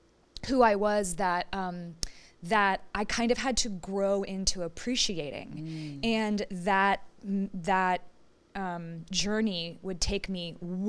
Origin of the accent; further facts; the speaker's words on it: Tokyo, Japan; now in United States; I grew up overseas in Tokyo in a time when Tokyo was in an economic boom.